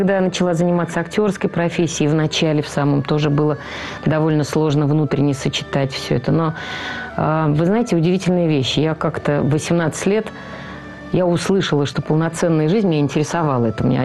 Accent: Saint Petersburg, Russia; У нас шли дворовые войны, я питерская.

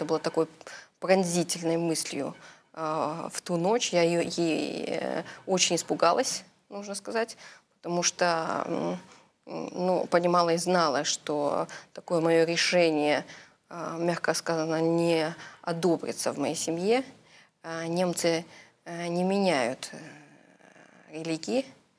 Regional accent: Germany; also born or lived in Russia; в 1988 году мы переехали в Германию. Я, можно сказать, там выросла, выучилась, успешно забыла русский язык. Что-то понимала, но уже очень плохо из акцентов говорила. Акцент у меня все еще присутствует

